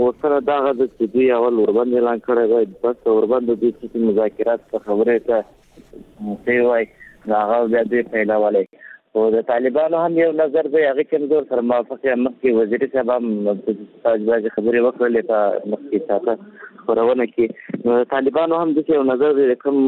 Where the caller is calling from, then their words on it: Mazar-i-Sharif, Balkh, Afghanistan; خبر کنم مزار ولایت ما